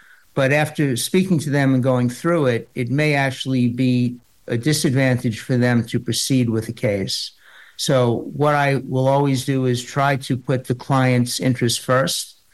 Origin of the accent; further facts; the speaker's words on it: Rockville Centre, New York, United States; Well, I grew up in Long Island, so not too far from where you guys are located, originally in Rockville Center.